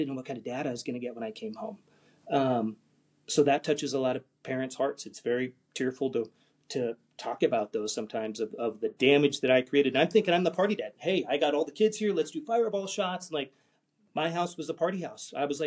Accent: California, United States; I grew up very poor in the Salton Sea, 50 miles south of Palm Springs. It's the armpit of the world.

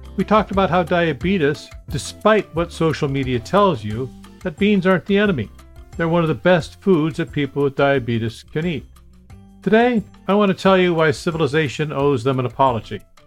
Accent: Ketchikan, Alaska, United States; When I was growing up in Ketchikan, Alaska, they were mostly the local Seventh-day Adventists.

